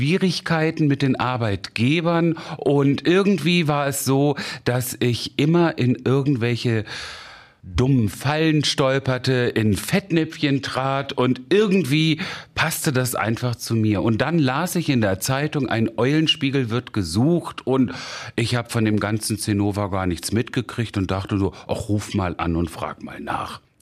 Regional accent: Großdahlum, Lower Saxony, Germany; also born or lived in Wolfenbüttel; Ich bin tatsächlich ein Kind der Region. Ich bin in Wolfenbüttel geboren und am Elm bis heute geblieben, in Großdahlum aufgewachsen, zur Schule gegangen und wohne noch immer da.

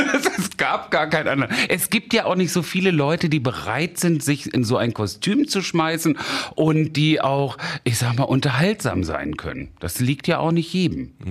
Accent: Großdahlum, Lower Saxony, Germany; also born or lived in Wolfenbüttel; Ich bin tatsächlich ein Kind der Region. Ich bin in Wolfenbüttel geboren und am Elm bis heute geblieben, in Großdahlum aufgewachsen, zur Schule gegangen und wohne noch immer da.

